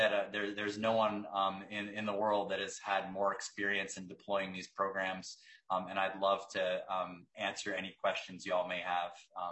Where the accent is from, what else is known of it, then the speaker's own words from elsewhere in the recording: Canada; moved away as an adult; now in United States; I'm a Canadian tech entrepreneur who spent most of his career worrying about how trucks moved our things more efficiently